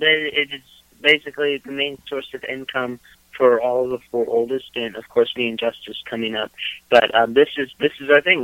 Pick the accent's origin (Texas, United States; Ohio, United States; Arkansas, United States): Texas, United States; down south, definitely, since we grew up in Texas.